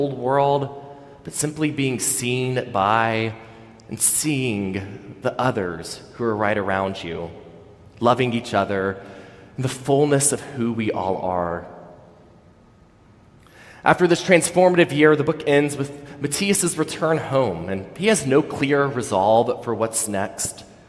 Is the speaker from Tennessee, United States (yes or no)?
yes; Memphis, Tennessee, United States; drive to my hometown of Memphis, Tennessee, to spend Easter weekend with some close friends and family.